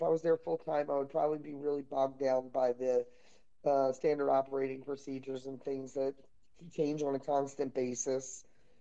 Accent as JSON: {"language": "English", "town": "Merchantville", "region": "New Jersey", "country": "United States", "tie": "born or raised there", "lives_now": "Clemenson, United States", "said": "No, I grew up in Merchantville, New Jersey, which is really about 5 miles outside of Philadelphia. It's right at the foot of the Ben Franklin Bridge. But I'm in Clemenson, New Jersey."}